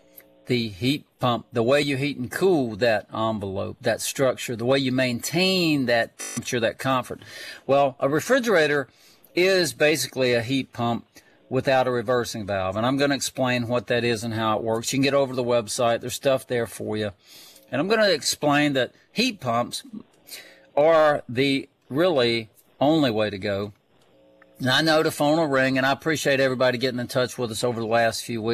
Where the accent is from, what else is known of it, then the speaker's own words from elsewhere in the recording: Miami, Florida, United States; A couple weeks ago in my hometown of Miami, 95 degrees.